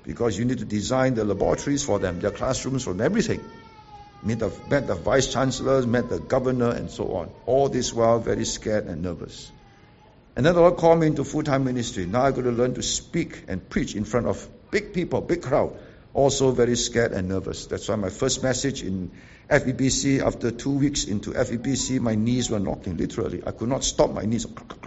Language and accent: English; Seremban, Negeri Sembilan, Malaysia; when we were growing up in Seremban, my dad was a member of parliament.